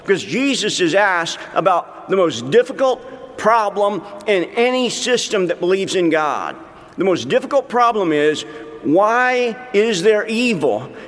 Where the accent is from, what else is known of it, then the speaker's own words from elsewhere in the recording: the South, United States; I grew up in the South, so there was a lot of storytelling in my family.